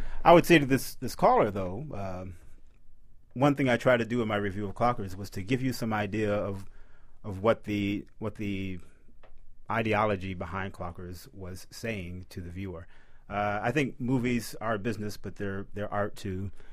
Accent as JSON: {"language": "English", "town": "Detroit", "region": "Michigan", "country": "United States", "said": "I'm from Detroit, and there's a paper there where the critic uses rosebuds."}